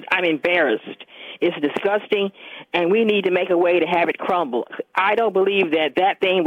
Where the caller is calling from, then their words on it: Fort Washington, Maryland, United States; Here from Fort Washington.